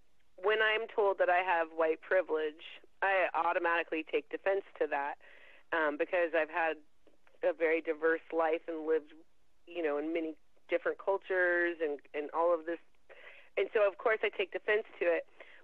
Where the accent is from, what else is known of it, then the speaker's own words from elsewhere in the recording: Tri-Cities, Washington, United States; My entire childhood, growing up in the Tri-Cities at Hanford, I had never seen a protest.